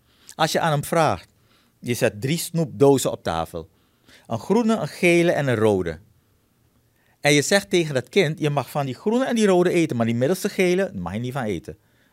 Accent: Suriname; moved away; also born or lived in Netherlands; Ik ben in Suriname geboren en getogen. Mm-hmm. Ik ging naar Nederland, ik heb daar 32 jaar gewoond.

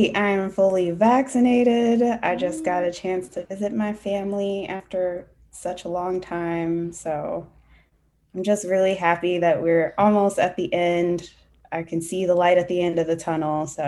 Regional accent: Texas, United States; also born or lived in Louisiana / Chicago, Illinois; So I grew up in Texas. I was born in Louisiana, but my family lived in Texas. My parents lived in Texas. Then I grew up until I was in middle school in Chicago.

